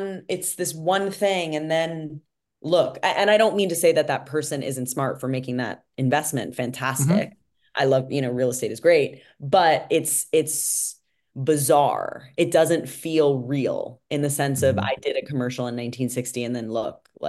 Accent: New York, United States; And it would be as a New Yorker, I feel like I can say this from experience, it would be more comfortable, it would be safer, it would be a better vibe if there was more integration.

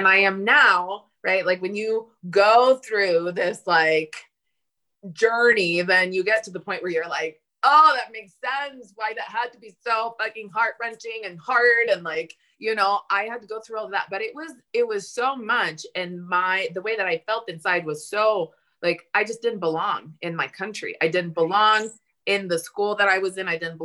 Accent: Italy; I was raised in a Catholic country. I was raised in Italy. My family is Catholic. And then they became LDS, which is another religion that's very unpopular in Italy.

